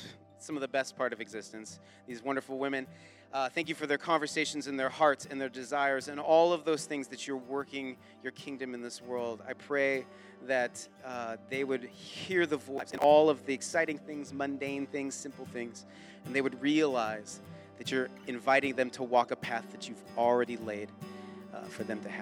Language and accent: English; Mukilteo, Washington, United States; I grew up in Mukilteo, so the smell of decaying seaweed was always around.